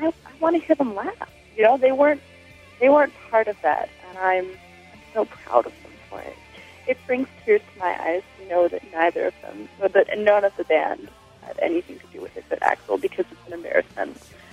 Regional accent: Pittsburgh, Pennsylvania, United States; I'm from Pittsburgh, Pennsylvania.

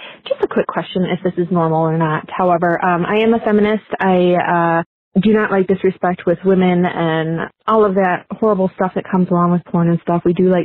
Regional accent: Phoenix, Arizona, United States; I'm 38 from Phoenix.

